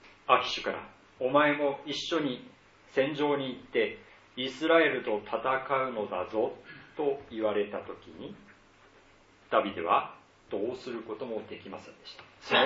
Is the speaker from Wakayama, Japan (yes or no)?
no; Iwate, Japan; 先週岩手に、帰ることができまして、